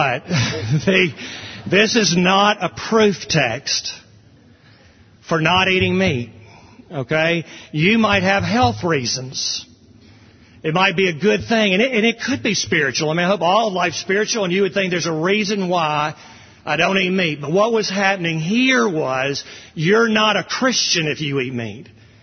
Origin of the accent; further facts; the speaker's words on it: Jackson, Mississippi, United States; we had some friends that I grew up with in Jackson.